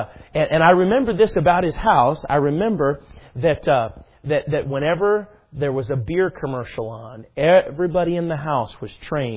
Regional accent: Schererville, Indiana, United States; Kevin Lael was my first friend, and we grew up in Indiana, Schererville, Maryville, right on the border.

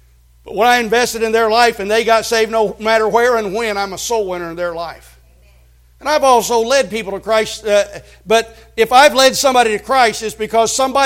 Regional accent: Indiana, United States; I grew up in Indiana and I loved basketball.

